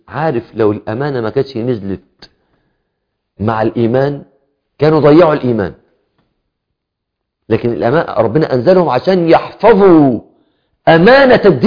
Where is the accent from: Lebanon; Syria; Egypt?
Egypt; مش زي كلام الناس عندنا في مصر يحصل قصة معينة